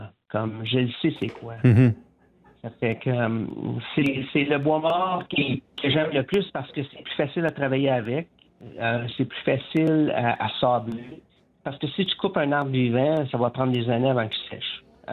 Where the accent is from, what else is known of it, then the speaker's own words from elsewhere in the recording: Casselman, Ontario, Canada; ben je suis venu au monde à Castleman. Pourquoi pas leur donner quelque chose? J'ai grandi à Castleman toute ma vie.